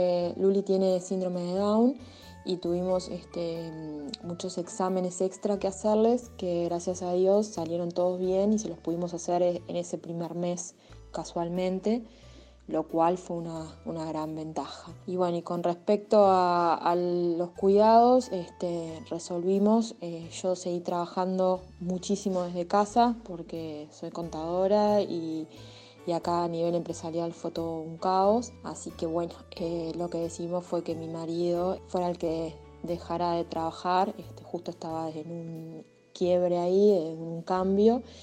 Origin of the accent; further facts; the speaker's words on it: Uruguay; de Uruguay.